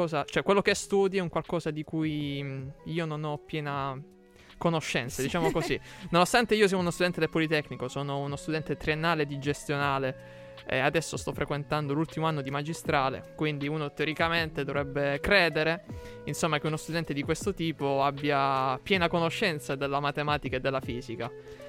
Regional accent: Apulia, Italy; moved away as an adult; now in Turin, Italy; Sono originario della Puglia e questo è il mio, quindi, quinto anno qui a Torino.

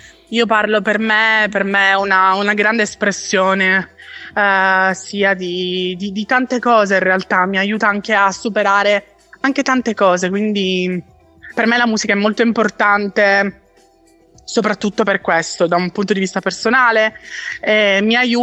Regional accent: Catania, Sicily, Italy; Io provengo da Catania ed è una città molto molto viva

